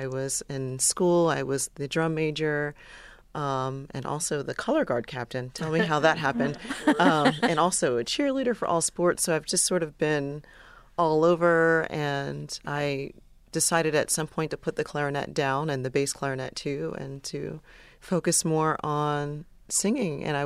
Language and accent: English; Maryland, United States; also born or lived in Delaware; In Maryland and Delaware.